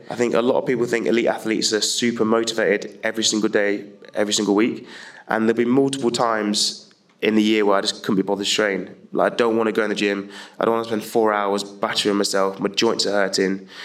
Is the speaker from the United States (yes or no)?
no; Leicester, East Midlands, United Kingdom; I'm from Leicester, so we normally go a 2-hour radius from Leicester